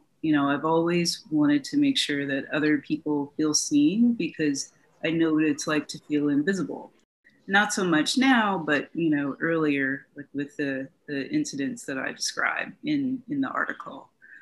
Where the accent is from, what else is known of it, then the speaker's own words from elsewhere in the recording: the South, United States; And growing up in the South, it was something that you didn't normally talk about outside of your home.